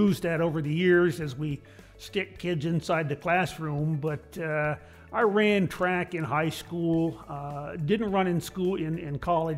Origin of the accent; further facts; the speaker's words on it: Canada; born there; also born or lived in New York; I was born in Canada, lived in upstate New York.